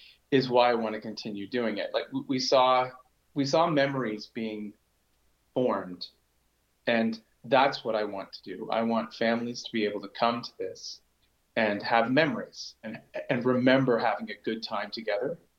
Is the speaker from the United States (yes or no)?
no; Toronto, Ontario, Canada; moved away as an adult; We're from Toronto. We moved out here about 3.5 years ago.